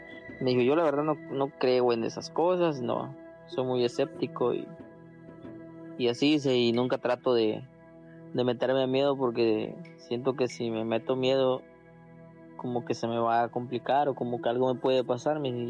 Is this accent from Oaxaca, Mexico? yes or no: no; Chetumal, Quintana Roo, Mexico; soy de aquí de Chetumal. Actualmente vivo por ahí cerca